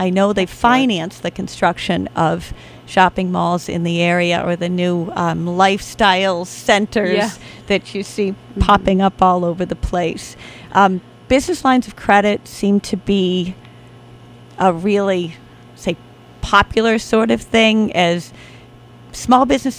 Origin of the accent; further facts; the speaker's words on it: Cambridge, Massachusetts, United States; So I was born and raised in Cambridge.